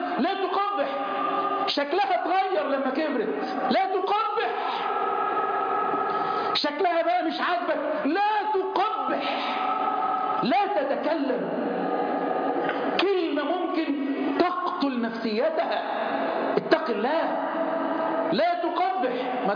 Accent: Egypt; احفظ بلدنا مصر

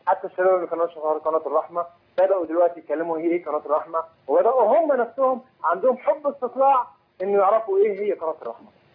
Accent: Egypt; now in Saudi Arabia; انا مقيم في السعوديه، انا مصري مقيم في السعوديه بقالي اكثر من 10 سنوات

